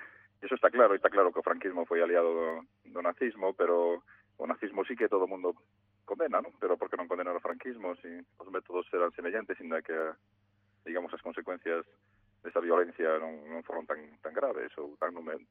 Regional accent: Monterrei, Galicia, Spain; da miña zona, da miña terra, de Monterrey

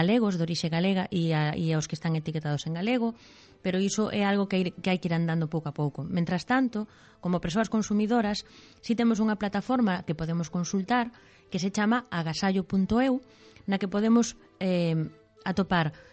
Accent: Galicia, Spain; a nosa opción como consumidores galegos responsables sería a de escoller aqueles que están etiquetados na nosa lingua

